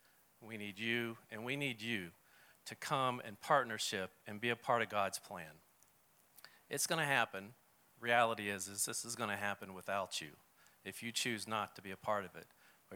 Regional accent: Groton, Connecticut, United States; I'm from Groton, Connecticut.

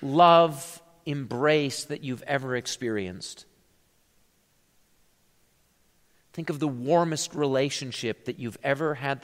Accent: South Dakota, United States; So, even in the summer, I grew up in South Dakota, it like gets dark at like 10 o'clock at night.

